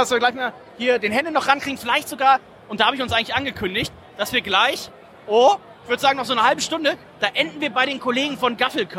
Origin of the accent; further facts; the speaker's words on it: Wermelskirchen, North Rhine-Westphalia, Germany; born there; in Wermelskirchen geboren, also gar nicht so weit weg, Luftlinie von der Gaffelbrauerei gelegen.